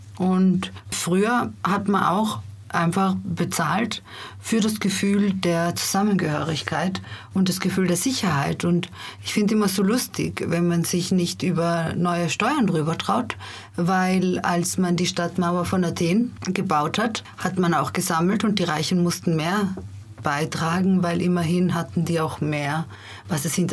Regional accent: Innsbruck, Tyrol, Austria; Ich bin in Innsbruck aufgewachsen und da ist der Wohnmarkt wirklich krass.

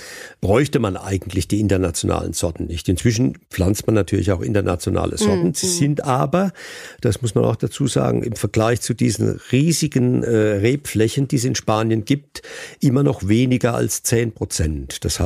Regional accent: Rhineland-Palatinate, Germany; Also ich bin aus der Pfalz, da ist der höchste Berg 700 Meter hoch.

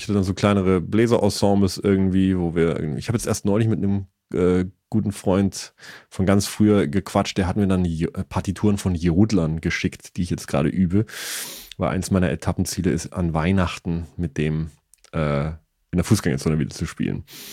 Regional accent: Eichstetten, Baden-Württemberg, Germany; Ich bin aber geboren, also aufgewachsen in Eichstätten, A-Y-Stätten.

